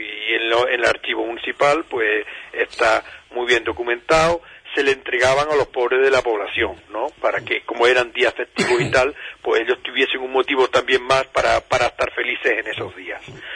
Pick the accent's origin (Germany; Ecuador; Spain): Spain; Tharsis, Andalusia; born there; Nací en Tarsi, pero toda mi familia y la familia de mi mujer, mi señora, son de Villanueva de las Cruces.